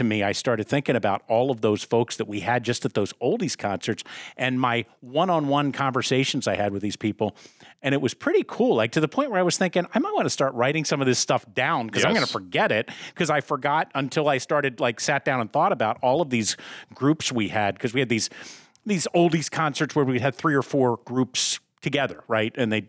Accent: Philadelphia, Pennsylvania, United States; growing up in Philadelphia … from Jersey. That's your soundtrack.

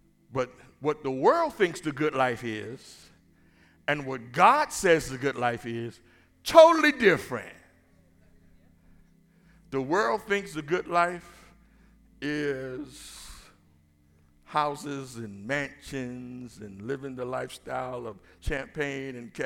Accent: New York, United States; I'm from New York, so they'll allow me to say that.

